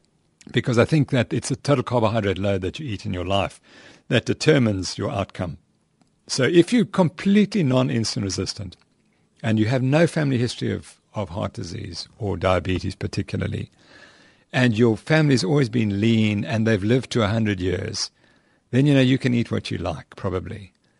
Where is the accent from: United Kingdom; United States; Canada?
United Kingdom; England; at least where I come from, because I'm from England